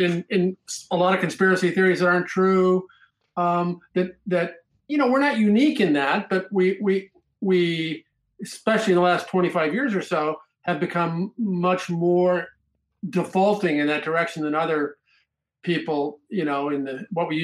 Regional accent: Nebraska, United States; I knew what I knew from growing up in Nebraska in the 1960s

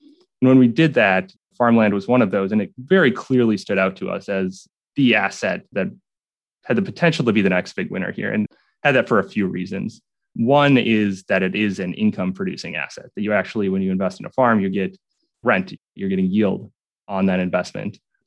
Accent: Minnesota, United States; I grew up southern Minnesota on a farm that's been in my family for 8 generations now.

